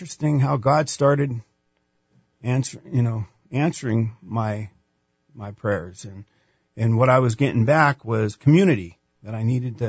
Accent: Pennsylvania, United States; now in Albuquerque, United States; So originally, I'm from Western Pennsylvania, and my fitness journey started at age 10.

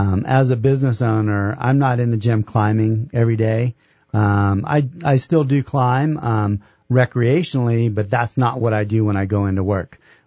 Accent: South Carolina, United States; I actually came to New Mexico for the climbing. I grew up in South Carolina.

